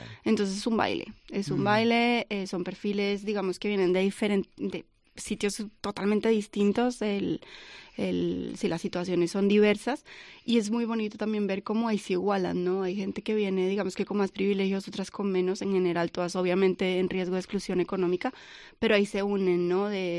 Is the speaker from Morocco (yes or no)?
no; Colombia; also born or lived in Madrid; now in Cantabria, Spain; Colombiana, pero llevo en Cantabria 5 años y a España llegué, pero no llevo 25.